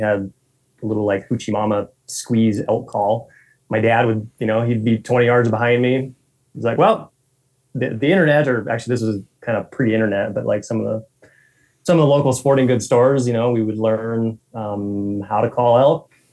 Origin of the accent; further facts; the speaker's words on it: Helena, Montana, United States; And prior to that, I grew up in Helena, Montana, which is only 2 hours from here. Okay. So born and raised and stayed in Montana.